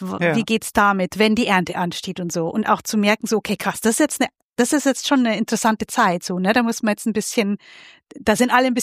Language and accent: German; Bavaria, Germany; Ich komme aus der Holledau.